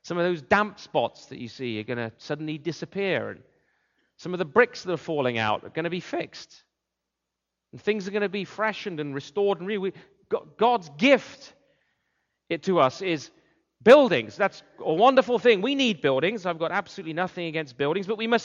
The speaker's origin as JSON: {"language": "English", "region": "South West England", "country": "United Kingdom", "tie": "born or raised there", "said": "I grew up in England, I grew up in Wiltshire."}